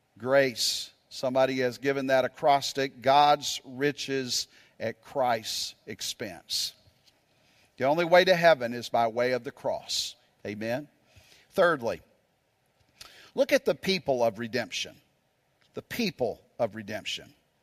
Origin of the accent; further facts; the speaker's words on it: Japan; I think about the fact where I grew up in Japan.